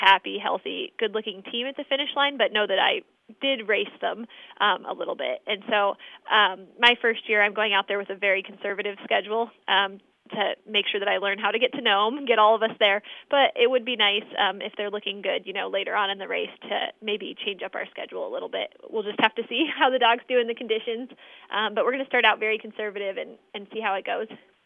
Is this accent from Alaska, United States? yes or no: yes; Bethel, Alaska, United States; And so I think I really got my racing experience growing up in Bethel.